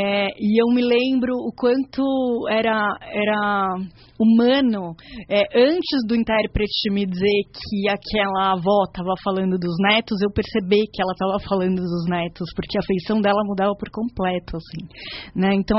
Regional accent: Brazil; Mas, atualmente, até sendo brasileira, né, me coloco aqui nessa situação

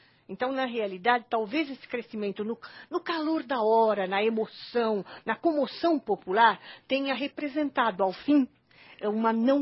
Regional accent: São Paulo, Brazil; Eu sou paulistana.

